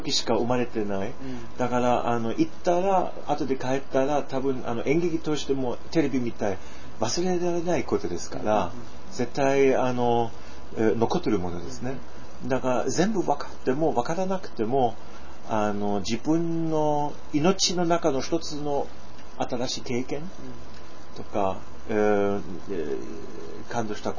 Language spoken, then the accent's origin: Japanese; Germany; Japanese is a second language; そしてまあ私ドイツ人だから、我ら歴史ちょっと日本人と同時に同じところがあるじゃないですかね